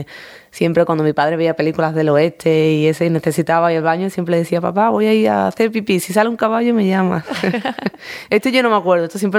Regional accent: Seville, Andalusia, Spain; yo vengo de Sevilla, soy de Sevilla.

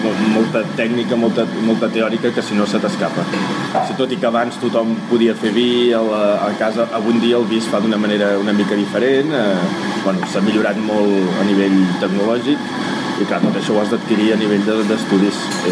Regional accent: Reus, Catalonia, Spain; Jo soc de Reus, del costat de Tarragona

